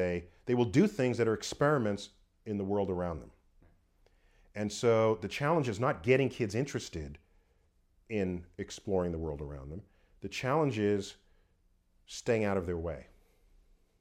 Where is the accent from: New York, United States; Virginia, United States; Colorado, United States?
New York, United States; New York City; Born and raised in New York City.